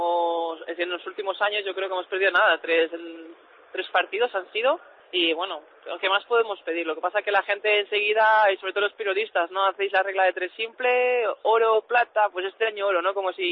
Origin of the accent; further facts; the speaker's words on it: Cantabria, Spain; A mí va la marcha, sí, como buena cántabra, sí, me va la marcha.